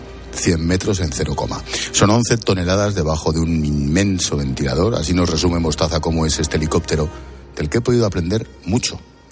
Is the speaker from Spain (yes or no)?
yes; Madrid, Community of Madrid, Spain; Pero yo vengo de Madrid, más madrileño que nadie. Pero mi madre era de Talavera, en el fondo, de aquí al lado.